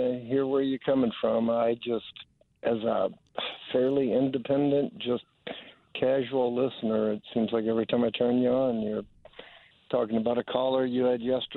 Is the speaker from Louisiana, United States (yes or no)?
yes; Algiers, Louisiana, United States; I'm from Algiers.